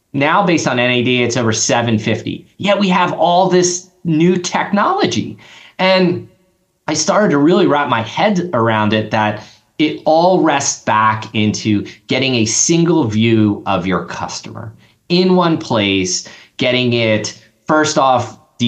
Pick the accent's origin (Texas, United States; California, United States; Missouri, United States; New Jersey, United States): New Jersey, United States; I grew up in South Jersey.